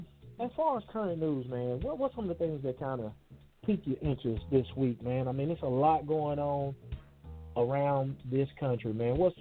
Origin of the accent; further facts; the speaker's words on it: Columbus, Mississippi, United States; He's from my hometown of Columbus, Mississippi.